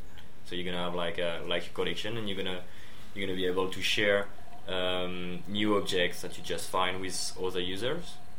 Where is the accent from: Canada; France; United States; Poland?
France; English is a second language; now in Australia; from France as well